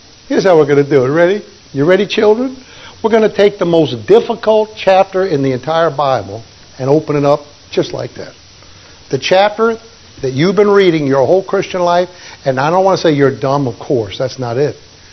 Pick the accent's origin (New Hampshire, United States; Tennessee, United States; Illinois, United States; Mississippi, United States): Tennessee, United States; Did I tell you I'm from Tennessee?